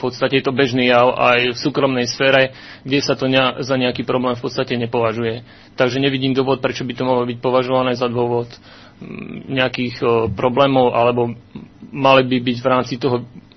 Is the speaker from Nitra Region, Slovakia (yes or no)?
no; Banská Bystrica, Banská Bystrica Region, Slovakia; pochádzam z Banskej Bystrice.